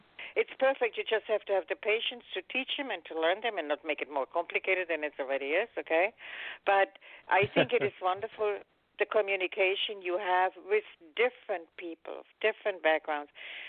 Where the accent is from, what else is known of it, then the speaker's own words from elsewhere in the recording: Germany; growing up in Germany, it was like this. I was living with my parents, my grandparents.